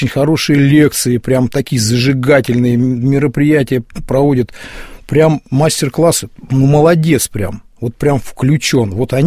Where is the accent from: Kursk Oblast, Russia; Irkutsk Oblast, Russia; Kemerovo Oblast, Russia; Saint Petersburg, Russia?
Kemerovo Oblast, Russia; now in Murmansk, Russia; я родился в Кузбассе. Это кузбасский городок, 126 тысяч населения, 7 шахт, вокруг разрезы, мы маленькими играли там на вагонетках